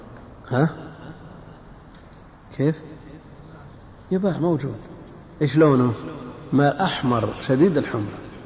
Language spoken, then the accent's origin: Arabic; Najd, Saudi Arabia; ما يسمى كذا عندنا في نجد يسمى شبا أيضا